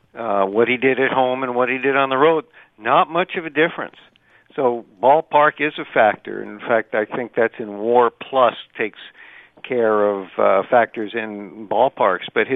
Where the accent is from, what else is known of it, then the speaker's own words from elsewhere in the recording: New Jersey, United States; But baseball has been such a big part of my life growing up in New Jersey.